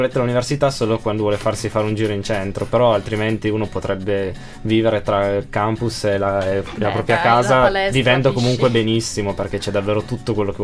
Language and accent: Italian; Asti, Piedmont, Italy; perché io sono di Asti